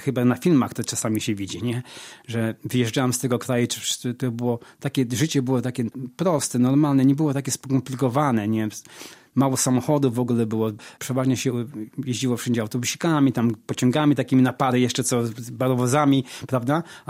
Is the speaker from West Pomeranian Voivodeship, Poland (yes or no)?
yes; Połczyn-Zdrój, West Pomeranian Voivodeship, Poland; now in United States; Pochodzę z Pomorza. Urodziłem się w Połczynie Zdroju, czyli to jest taka uzdrowiskowa miejscowość koło brzegu.